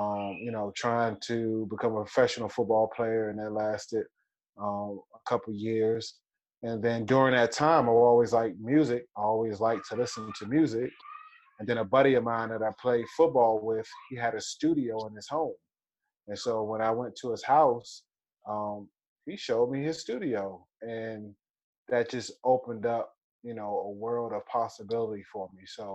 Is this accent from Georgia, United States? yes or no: no; Washington, District of Columbia, United States; Well, I grew up in Washington, D.C., northeast section of Washington, D.C.